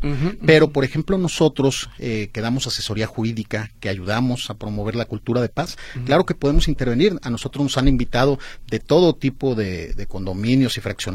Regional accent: Nayarit, Mexico; Yo soy de Nayarit.

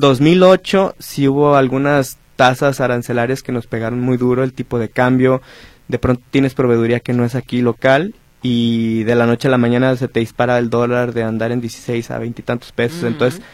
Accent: Zapotlanejo, Jalisco, Mexico; Mis papás se fueron a esta comunidad de San José de las Flores, una delegación de Zapotlanejo. Uh-huh. Y allá fue donde comenzaron con el proyecto y yo llegué tenía como un año, 4 meses, uh-huh, a vivir ahí. Mi hermana tenía 3 mesecitos. Uh-huh. Y desde entonces allá vivimos.

